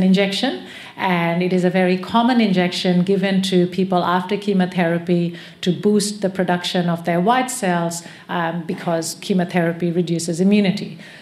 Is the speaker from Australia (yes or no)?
yes; Australia; I'm from Australia.